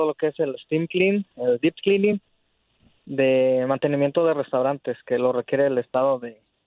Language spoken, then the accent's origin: Spanish; Puebla, Mexico; moved away; Mire, yo soy de Puebla.